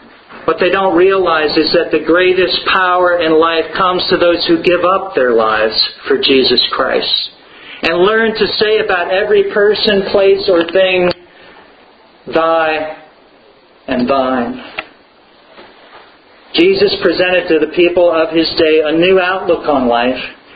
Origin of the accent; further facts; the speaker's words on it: California, United States; moved away as an adult; In 1985, when I left my hometown for the first time and all my friends and family in California to attend seminary in Princeton, New Jersey, a place I've never so much as visited before